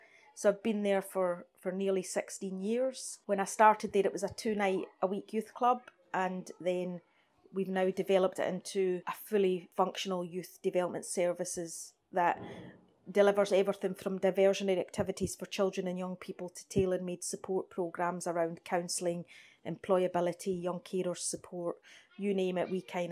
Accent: Islay, Scotland, United Kingdom; Okay, well, I'm born and bred in Islay. I lived in Islay all my life. All my family comes from Islay.

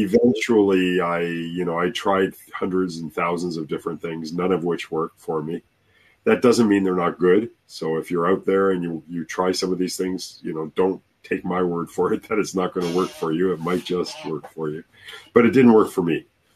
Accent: Canada; I grew up in Canada with the snow.

